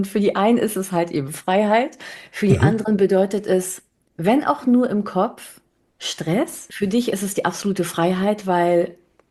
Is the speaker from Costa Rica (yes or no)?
no; Spain; ich bin Spanierin, meine Eltern kommen eigentlich aus Andalusien.